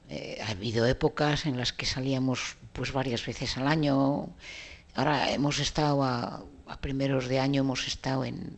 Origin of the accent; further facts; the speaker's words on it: Bilbao, Basque Country, Spain; Yo soy bilbaína con diptongo, que quede claro. Bilbaína, totalmente.